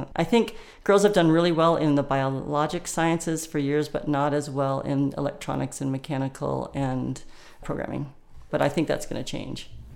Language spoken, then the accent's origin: English; Broomfield, Colorado, United States; also born or lived in Boulder; I was born in Boulder Community Hospital, but my dad actually and mom decided not to buy the house on Mapleton Hill that they were looking at and bought a house in Broomfield. That's where I was actually raised.